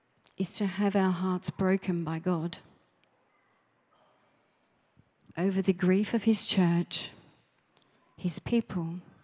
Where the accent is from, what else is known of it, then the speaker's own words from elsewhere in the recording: Australia; As an Australian, I just suck it up and she'll be right, mate, brush it off and get on with it.